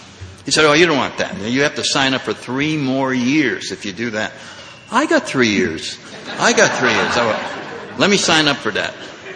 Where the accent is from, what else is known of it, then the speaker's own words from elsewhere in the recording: New England, United States; Now, very briefly, I grew up in New England, had a good, nice little family, didn't drink till I was in college